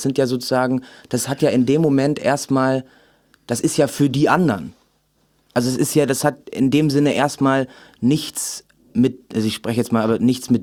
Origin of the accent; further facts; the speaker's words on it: Remscheid, North Rhine-Westphalia, Germany; Also ich komme ja aus Remscheid.